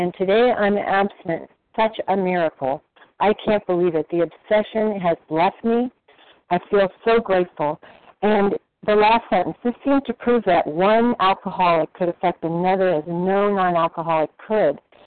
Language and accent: English; California, United States; I am from California, and I am a recovered compulsive overeater.